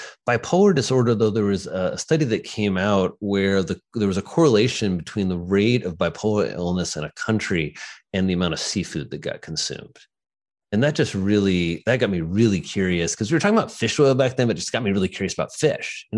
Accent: Indiana, United States; moved away as an adult; now in New York City, United States; I guess everyone should know I'm from a farm in Indiana. So I grew up in Indiana and kind of went through all my education here through Earlham College, then to Indiana University Medical School

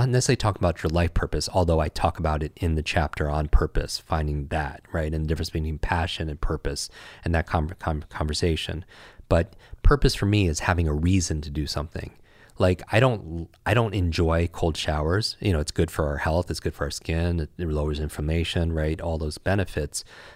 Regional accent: Northeast, United States; I grew up in the Northeast.

